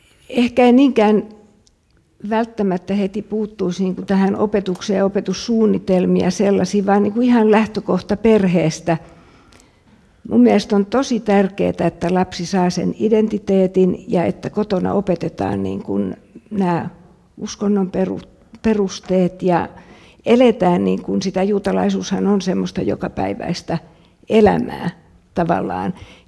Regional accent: Tampere, Pirkanmaa, Finland; mä oon kasvanut Tampereella tosi pienessä seurakunnassa ja käynyt ihan tavallista koulua. Tampereen yhteiskoulun kasvatti

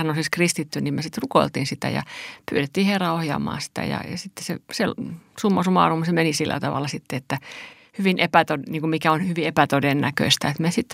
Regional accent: Kokkola, Central Ostrobothnia, Finland; also born or lived in Turku; Mä oon syntynyt Kokkolassa ja siellä asuin, kunnes sitten menin opiskelemaan Turkuun.

